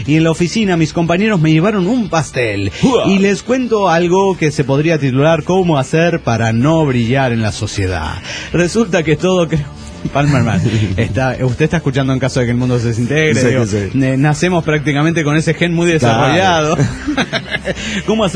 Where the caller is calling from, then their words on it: Ecatepec, State of Mexico, Mexico; de Ecatepec, viviendo en DF.